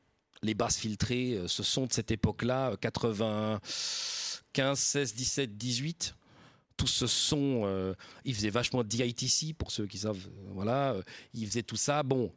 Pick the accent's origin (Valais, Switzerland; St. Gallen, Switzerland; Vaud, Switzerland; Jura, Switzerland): Vaud, Switzerland; Lausanne; Bon, je viens de Lausanne, quoi. Faut pas oublier, je viens pas de Paris.